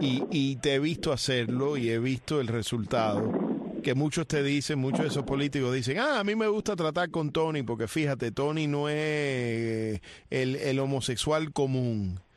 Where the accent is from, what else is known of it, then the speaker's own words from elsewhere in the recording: Cuba; como latinos, como cubanos